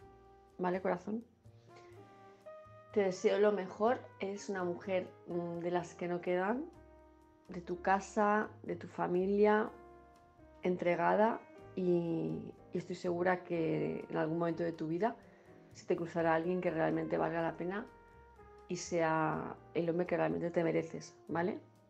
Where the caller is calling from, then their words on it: Palma de Mallorca, Balearic Islands, Spain; de Palma de Mallorca